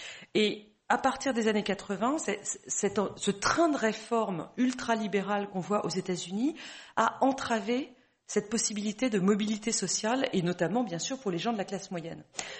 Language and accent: French; France; qui sont pour nous Français extrêmement intéressantes. Vous savez que chez nous en France